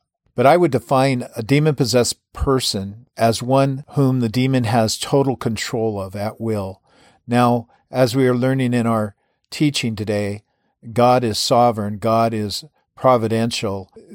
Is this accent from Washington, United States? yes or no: yes; Everett, Washington, United States; Now, years ago, in my hometown of Everett, Washington, I was a zealous, up-and-coming, full of passion and zeal, serving the Lord.